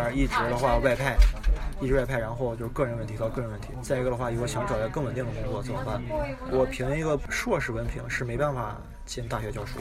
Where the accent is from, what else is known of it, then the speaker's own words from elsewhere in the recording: Russia; Chinese is a second language; 你想我们俄罗斯人会中文的话